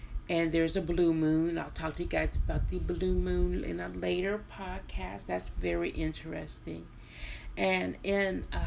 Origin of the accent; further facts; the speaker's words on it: Kansas, United States; now in Texas, United States; And I'm from Kansas. I live in Texas now, but I'm originally from Kansas, Missouri area